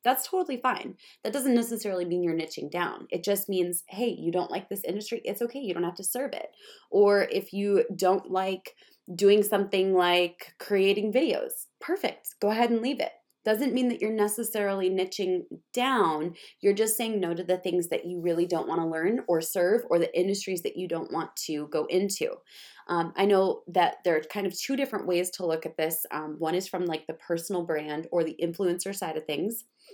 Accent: Minnesota, United States; And I say niching down because I'm from Minnesota and that's just how I learned it.

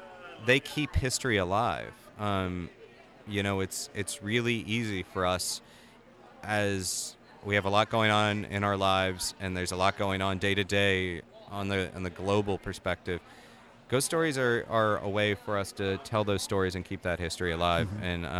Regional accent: Orlando, Florida, United States; But I'm originally from Orlando.

